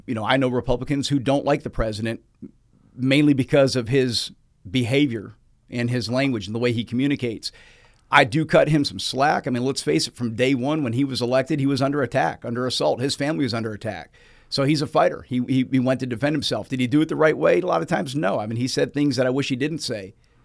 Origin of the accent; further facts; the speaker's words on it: Walton County, Georgia, United States; I'm from Walton County, mm-hmm. so Walton County is still wholly within the 10th district.